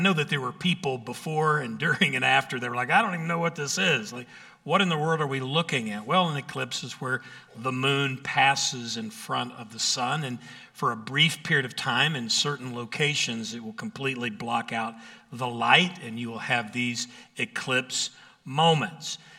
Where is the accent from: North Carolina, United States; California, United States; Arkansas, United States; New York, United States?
Arkansas, United States; In my hometown in Arkansas, the population tripled overnight with people coming in to view the eclipse from that particular location.